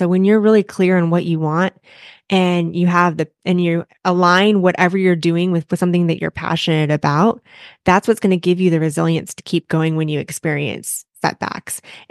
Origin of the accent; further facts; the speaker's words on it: California, United States; They've never been to snow. I come from California. They're Floridians.